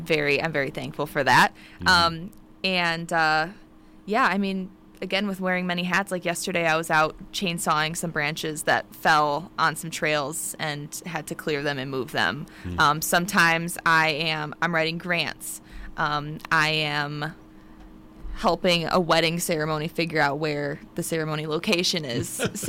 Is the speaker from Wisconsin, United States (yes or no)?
yes; Racine, Wisconsin, United States; So I'm born and raised in Racine or Sturtevant, and I've been there my entire life. I was in Kenosha for a very brief period of time and came back.